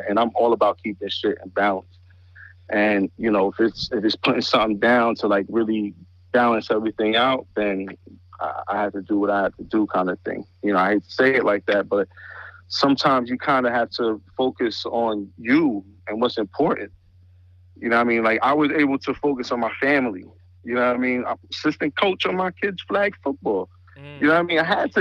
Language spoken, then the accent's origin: English; Bronx, New York, United States; Yes, I'm Spanish, but I'm also from the Bronx, but I'm from the area that they basically call Little Jamaica. So, I basically grew up around, like, Jamaicans, Haitians, Puerto Ricans